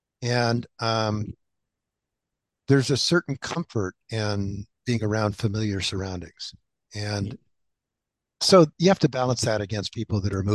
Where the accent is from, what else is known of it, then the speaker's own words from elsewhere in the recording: Fairfax, California, United States; I grew up in Fairfax, California. It's in Marin County, and it's about 10 miles from the major freeway artery.